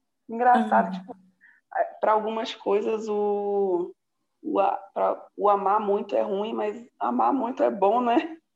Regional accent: Manaus, Amazonas, Brazil; now in Curitiba, Brazil; sou de Manaus, mas estou morando aqui em Curitiba já tem um tempinho.

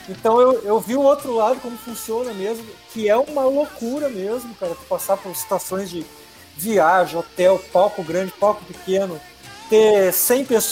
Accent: Cachoeirinha, Rio Grande do Sul, Brazil; born there; also born or lived in Gravataí; eu que nasci em Cachoeirinha, morei muito tempo em Gravataí, voltei pra Cachoeirinha agora

